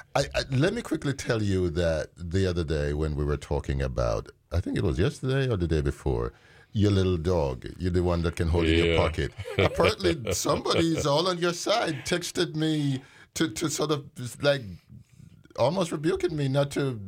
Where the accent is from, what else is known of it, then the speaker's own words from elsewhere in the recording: Jamaica; also born or lived in London, United Kingdom; They were lucky to have me born in London, UK, but I grew up in Jamaica